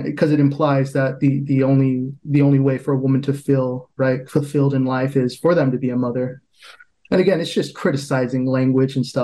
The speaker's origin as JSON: {"language": "English", "country": "United States", "said": "Because as an American, we're all very entitled to our opinions"}